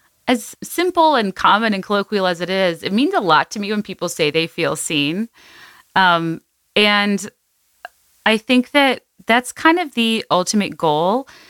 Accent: Southern United States, United States; or at least me growing up in the South

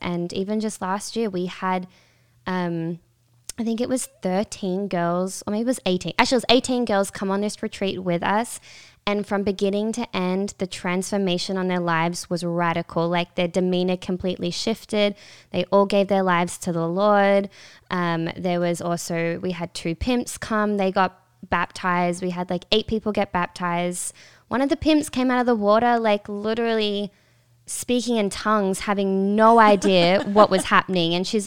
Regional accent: Melbourne, Victoria, Australia; now in Redding, United States; I'm from Australia. If you haven't already heard from my accent, I'm from Melbourne, Australia. And so I moved here to Redding, California in 2021 during the pandemic

